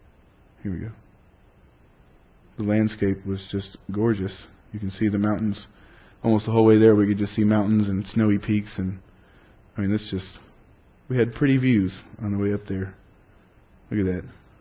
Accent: Texas, United States; you know, we're from Texas, and we don't get a lot of snow

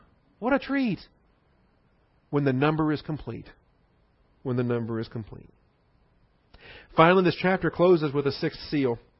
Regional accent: Washington, United States; You know, I was a kid when Mount St. Helens exploded. I grew up in Washington State

